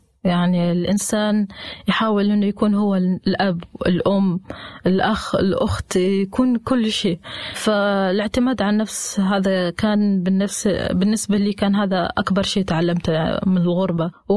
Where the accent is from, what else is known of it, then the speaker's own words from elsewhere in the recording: Oman; أقول له أنا من عمان